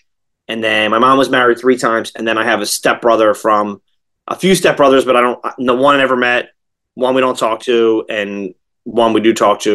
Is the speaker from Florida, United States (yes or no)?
no; Collingswood, New Jersey, United States; Yeah, so I grew up in Collingswood. It's like a bedroom. So it's a town now.